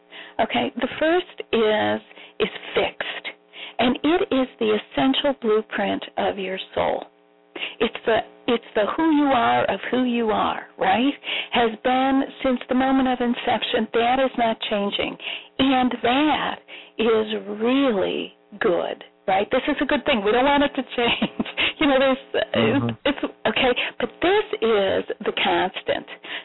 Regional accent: Chicago, Illinois, United States; Listen, I'm from Chicago.

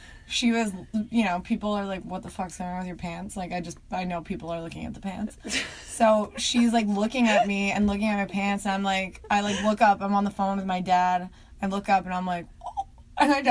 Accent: Philadelphia, Pennsylvania, United States; Instead, I'm from Philly.

